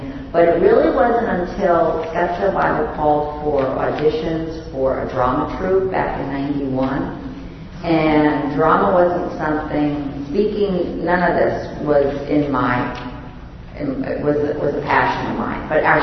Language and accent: English; New York City, New York, United States; I've always liked Jewish people because I'm from New York City. I've always had Jewish friends.